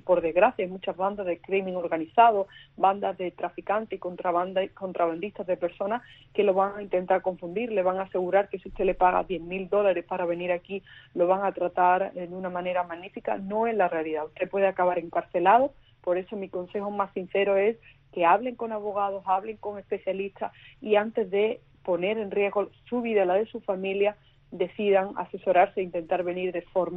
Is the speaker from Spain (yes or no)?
yes; Spain; Y como española, espero que siempre los cubanos puedan ver en mí una persona a la que ayudar, a la que apoyar.